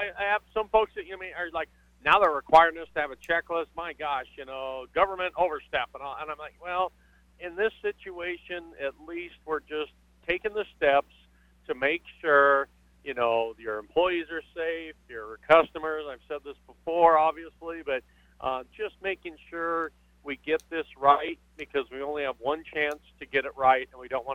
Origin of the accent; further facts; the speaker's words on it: Arvada, Colorado, United States; I grew up in Arvada, worked in Golden